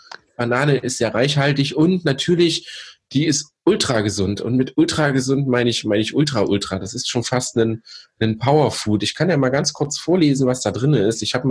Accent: East Germany, Germany; born there; Genau, wir sind gebürtige Ossis

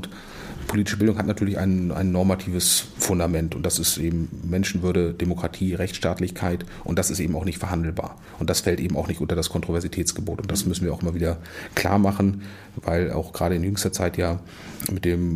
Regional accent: Wolfsburg, Lower Saxony, Germany; born there; Ja, geboren in Wolfsburg und auch wenn ich sonst eine gewisse Distanz zu der Stadt inzwischen habe

